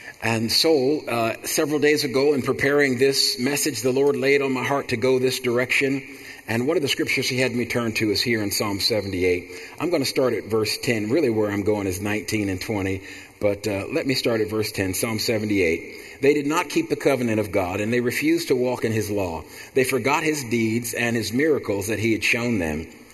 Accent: New Jersey, United States; I grew up in a different era. Where I grew up in Jersey, nobody had a car.

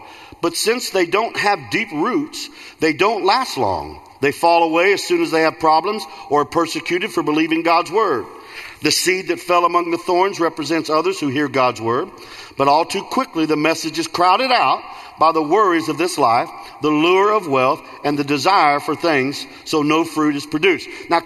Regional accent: Illinois, United States; But I grew up in Central Illinois, and I talked to my dad this year

